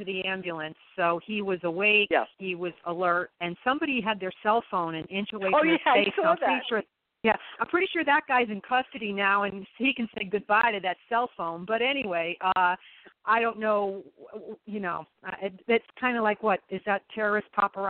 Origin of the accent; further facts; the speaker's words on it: New York, United States; You know, I'm a New Yorker, so I feel it.